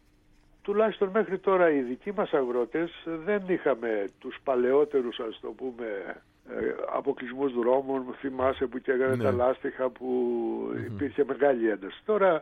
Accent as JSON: {"language": "Greek", "town": "Agrinio", "region": "Western Greece", "country": "Greece", "tie": "born there", "said": "μου στέλνουν από το Αγρίνιο, από εκεί που γεννήθηκα δηλαδή."}